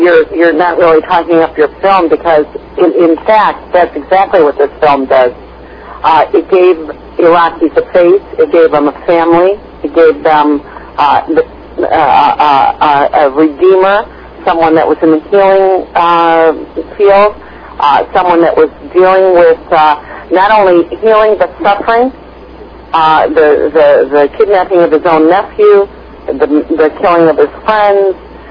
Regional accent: United States; It's almost frightening that we were willing, as American citizens, to accept such a simplistic reason for killing hundreds of thousands of people

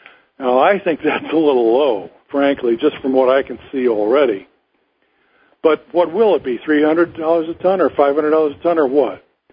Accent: Normal, Illinois, United States; I'm from not far from where they are. I grew up in Normal, Illinois. They're in Moline.

